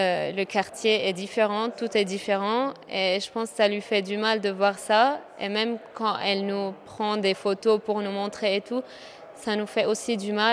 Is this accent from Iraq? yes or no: yes; Mosul, Nineveh, Iraq; moved away; Mes parents, ils nous racontent leurs souvenirs de quand ils étaient jeunes jusqu'à ce qu'on a quitté l'Irak.